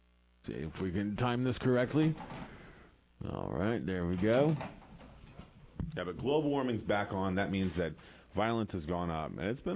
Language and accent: English; Kansas City, Missouri, United States; I come from America, where we're all fat and stupid, and we haven't had a revolution for over 230 years.